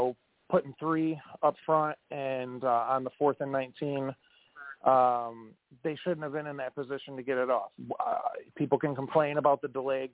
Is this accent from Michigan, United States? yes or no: yes; Pontiac, Michigan, United States; Like, again, I'm from Pontiac. I didn't choose the Lions. The Lions chose me.